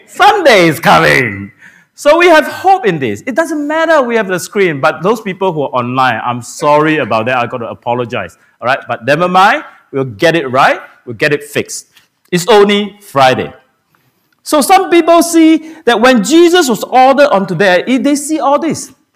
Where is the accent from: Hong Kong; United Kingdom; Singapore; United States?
Singapore; moved away as an adult; now in New Zealand; I came from an Asian country. I came from Singapore.